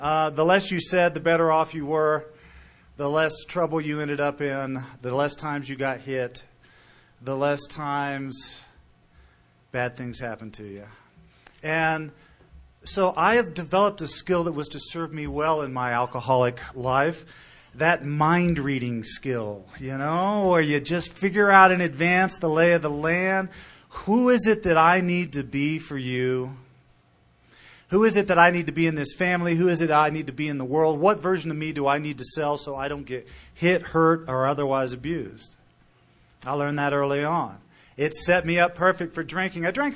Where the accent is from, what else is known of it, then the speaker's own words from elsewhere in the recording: Austin, Texas, United States; born there; It started in Texas. I was born in Austin, Texas.